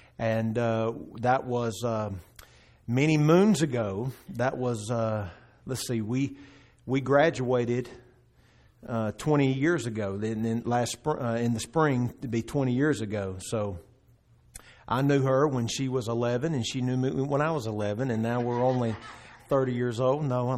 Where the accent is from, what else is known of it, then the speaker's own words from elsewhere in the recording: Covington, Georgia, United States; We took a couple of weeks to move to my hometown, which is in Covington, Georgia. My wife and I are both from the same hometown.